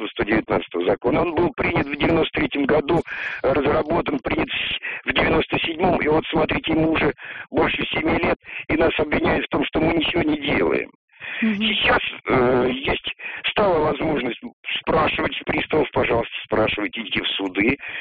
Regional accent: Moscow, Russia; Я из Москвы.

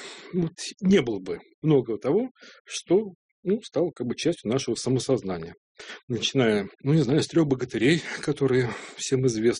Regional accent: Sergiev Posad, Moscow Oblast, Russia; born there; живу я тут, в смысле рядом, в Собранцево. Родился в Загорске. Сейчас это называется Сергиев Посад.

